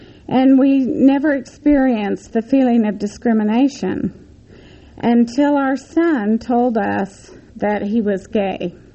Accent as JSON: {"language": "English", "town": "Logan", "region": "Utah", "country": "United States", "tie": "born or raised there", "said": "We grew up in Logan. It was a wonderful town to grow up in upper middle class families."}